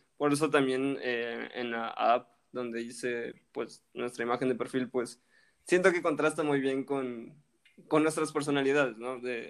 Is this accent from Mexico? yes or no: yes; Mexico; me han preguntado si realmente soy mexicano. Y es como, pues, sí, ¿no? Nací ahí, güey.